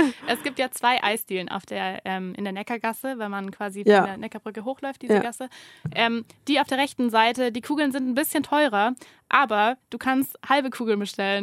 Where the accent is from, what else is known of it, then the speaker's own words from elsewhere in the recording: Baden-Württemberg, Germany; also born or lived in Stuttgart; also ich komme selber auch aus der Nähe von Esslingen